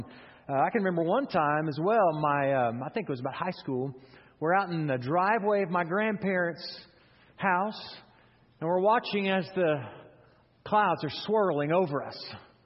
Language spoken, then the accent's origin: English; Oklahoma City, Oklahoma, United States; Growing up in Oklahoma City, there are storms all the time.